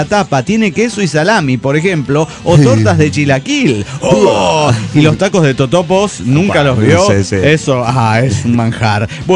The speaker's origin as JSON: {"language": "Spanish", "town": "Saint Cloud", "region": "Minnesota", "country": "United States", "said": "de Saint Cloud, Minnesota."}